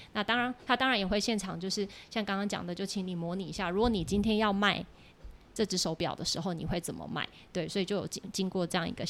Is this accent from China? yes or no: no; Taiwan; 因为其实大陆的小姐姐们也都很喜欢台湾的小姐姐。对，她每次听到我们讲话就说小姐姐你讲话好好听哦